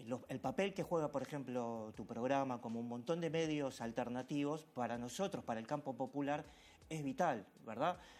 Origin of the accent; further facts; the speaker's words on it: Argentina; Nosotros como Argentina tenemos que tomar una posición firme